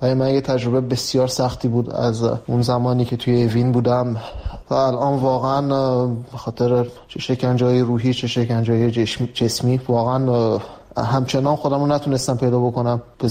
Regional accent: Iran; moved away as an adult; 25 سالم بود وقتی که اولین بار از ایران اومدم بیرون.

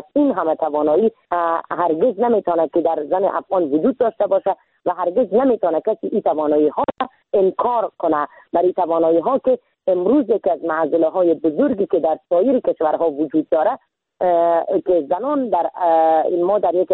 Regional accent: Iran; moved away as an adult; now in Afghanistan; ما در سال 1364 در کشور ایران به دنیا آمدم

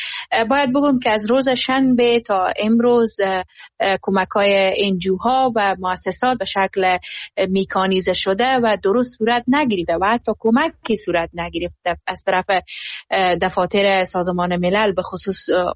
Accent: Herat, Afghanistan; به عنوان یک شهروند، به عنوان یک انسان و به عنوان یک هراتی نگران از این موضوع هستم

